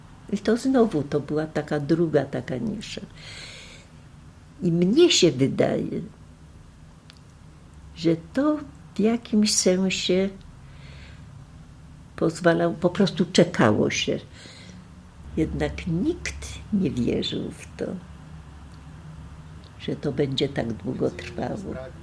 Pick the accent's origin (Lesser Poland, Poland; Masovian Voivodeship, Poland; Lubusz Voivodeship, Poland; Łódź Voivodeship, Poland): Łódź Voivodeship, Poland; Łódź; do Łodzi nie ma co wracać, do mojego rodzinnego miasta. Nikogo z mojej rodziny już tam nie ma.